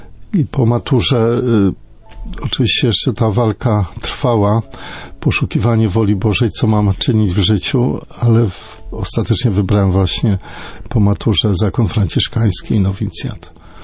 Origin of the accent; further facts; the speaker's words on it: Teresin, Masovian Voivodeship, Poland; pochodzę z parafii Niepokalanów, konkretnie z Teresina.